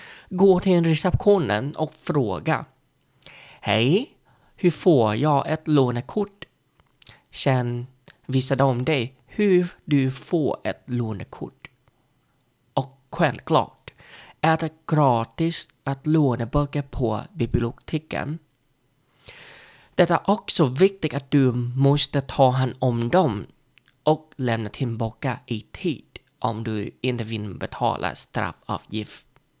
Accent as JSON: {"language": "Swedish", "country": "Vietnam", "second_language": "Swedish", "moved": "yes", "lives_now": "Sweden", "said": "Jag är en vietnames som bor i Sverige och lär mig svenska."}